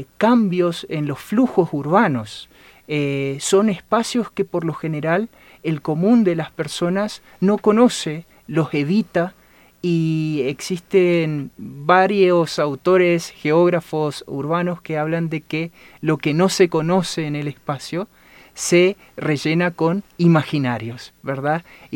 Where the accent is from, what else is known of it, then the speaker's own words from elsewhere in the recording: Argentina; la investigación fue desarrollada en una ciudad del norte de Argentina. Como verán, soy argentino.